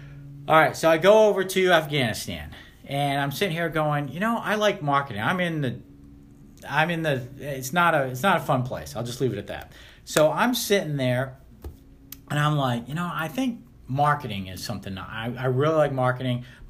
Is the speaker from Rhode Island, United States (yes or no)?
yes; Rhode Island, United States; moved away as an adult; now in Omaha, United States; Because I was born and raised in Rhode Island.